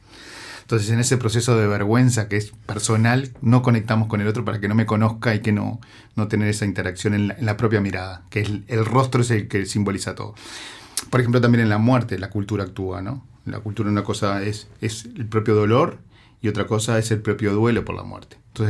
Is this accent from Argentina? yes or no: no; Uruguay; tenemos que pensar como uruguayos y uruguayas que la cultura también sana